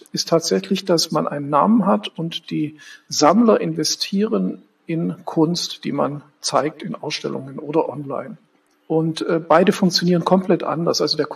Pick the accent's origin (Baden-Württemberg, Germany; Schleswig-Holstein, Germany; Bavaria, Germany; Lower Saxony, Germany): Baden-Württemberg, Germany; Stuttgart; now in Berlin, Germany; Ich bin ja in Stuttgart aufgewachsen, hatte dort viele Kontakte